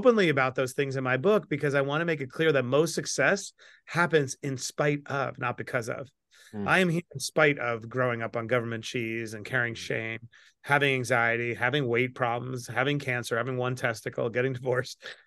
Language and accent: English; New York City, New York, United States; I grew up in Queens, New York. Anyone out there from New York? I grew up in a place called Bayside.